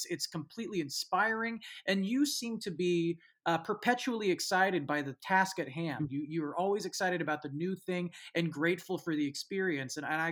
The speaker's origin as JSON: {"language": "English", "region": "California", "country": "United States", "said": "I'm from. San Francisco Bay Area."}